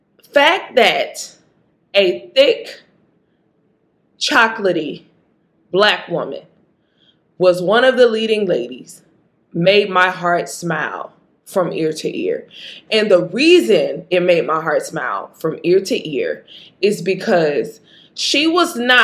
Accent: Jackson, Mississippi, United States; Baby, I'm from Jackson, Mississippi. I should have prefaced that at the beginning. I am from Jackson, Mississippi.

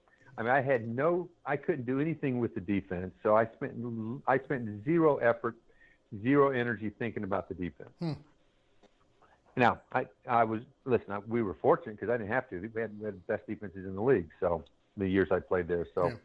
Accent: Georgia, United States; as a young kid in 1986, growing up, I grew up in Georgia

